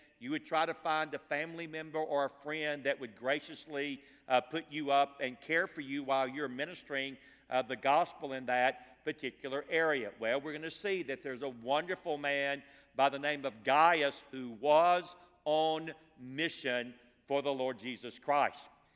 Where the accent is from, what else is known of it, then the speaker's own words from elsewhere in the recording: Atlanta, Georgia, United States; I'm from this part of the world. I grew up in Atlanta, Georgia, and lived the first 14 years of my life in Ben Hill on the west side, just to the west of 285, and then my family moved to Forest Park.